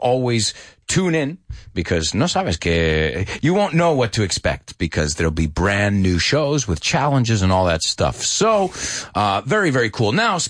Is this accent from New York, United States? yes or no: yes; New York, United States; We're practical people, New Yorkers. We come from the Dutch.